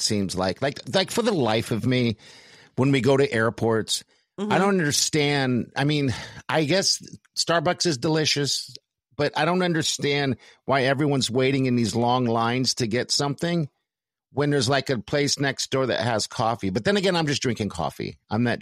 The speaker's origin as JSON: {"language": "English", "country": "Germany", "tie": "born or raised there", "said": "So I grew up in Germany and we used, you know, U.S. currency"}